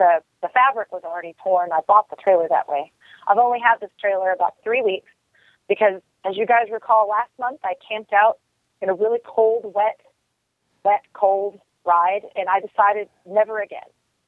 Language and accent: English; Arlington, Texas, United States; from Arlington, Texas.